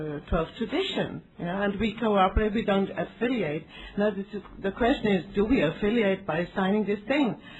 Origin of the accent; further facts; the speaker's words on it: Munich, Bavaria, Germany; English is a second language; I'm an alcoholic, and I'm from Munich, Germany.